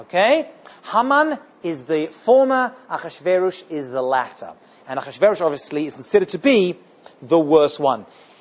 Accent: England, United Kingdom; Okay, now, I'm from England

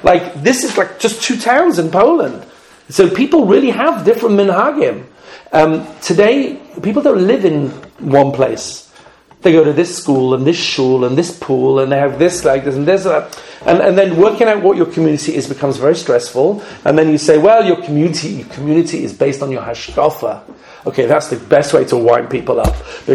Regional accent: United Kingdom; also born or lived in United States; Excuse me, I'm English and American.

